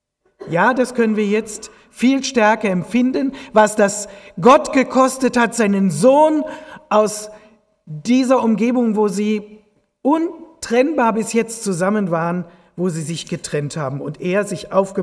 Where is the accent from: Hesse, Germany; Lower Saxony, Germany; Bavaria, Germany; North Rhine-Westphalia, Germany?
North Rhine-Westphalia, Germany; Aachen; ich bin Rheinländer und wenn ich den Herrn van Stegen höre, dann kommt so meine Heimatgefühle, denn ich komme aus dem Dreiländereck Aachen. Das ist Deutschland, Belgien, Holland.